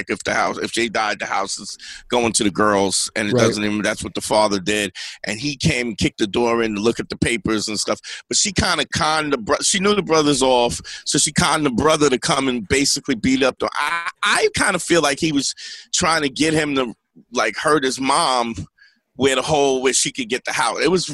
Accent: Brooklyn, New York, United States; I'm in Brooklyn. Yeah. They had a Kingdom Hall right in Crown Heights.

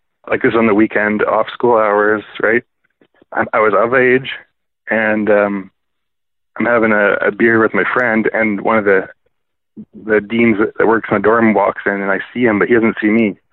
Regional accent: Edmonton, Alberta, Canada; I'm from Edmonton, Alberta. Yeah, Canada.

